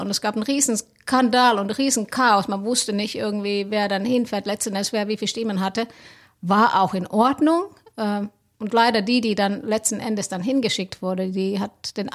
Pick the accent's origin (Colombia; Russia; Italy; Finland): Finland; Helsinki, Uusimaa; now in Cologne, Germany; Ja, ich komme aus Helsinki ursprünglich, bin aber Kölsche Mädchen seit 2010. Ich liebe Köln.